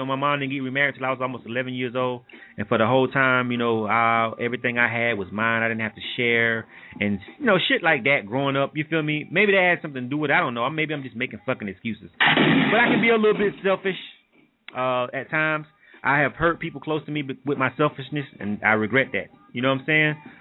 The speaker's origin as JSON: {"language": "English", "region": "Deep South", "country": "United States", "tie": "born or raised there", "said": "I think growing up in the Deep South like that, it had a lot to do with it."}